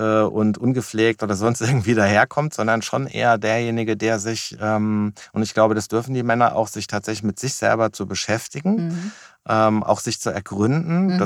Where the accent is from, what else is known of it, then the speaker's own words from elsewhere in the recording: Wiesbaden, Hesse, Germany; komme aus Wiesbaden, bin mittlerweile 53 Jahre alt